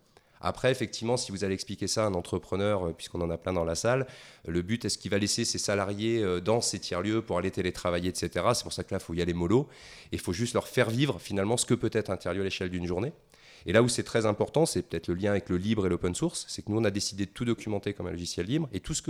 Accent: Saint-Étienne, Auvergne-Rhône-Alpes, France; je viens de Saint-Étienne

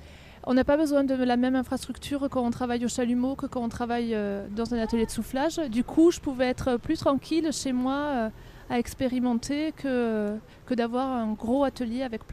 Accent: Bourges, Centre-Val de Loire, France; vu que je suis de Bourges, dans le nord de la France.

